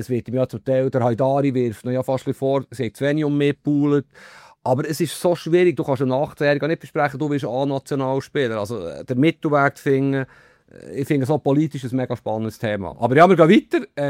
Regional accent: Switzerland; Ja, ich bin Schweizer, also ich bin jetzt ein wahnsinniger Patriot

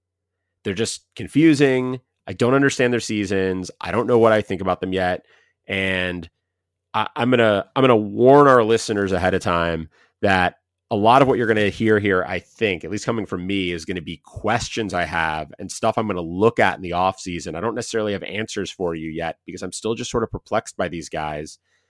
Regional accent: Ohio, United States; We're both from Ohio, both Ohio State fans growing up.

